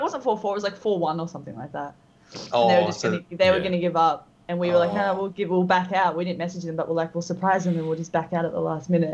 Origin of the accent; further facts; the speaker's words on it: Gold Coast, Queensland, Australia; I am a Destiny Twitch streamer primarily. I'm from the Gold Coast.